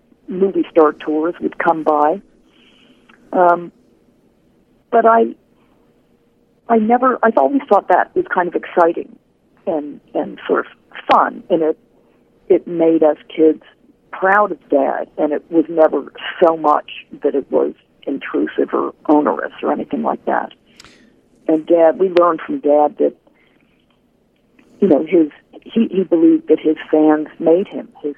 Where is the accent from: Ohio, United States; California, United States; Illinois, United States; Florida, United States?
California, United States; Hollywood; people ask me, what was it like growing up in Hollywood? I don't feel like I did grow up in Hollywood. I feel like I had a pretty normal childhood, really.